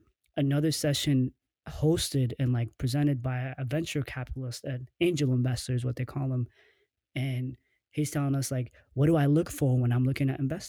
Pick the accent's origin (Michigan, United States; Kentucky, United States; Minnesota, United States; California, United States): Minnesota, United States; I'm from Minnesota, so growing up here, you never really see that many black people moving like that.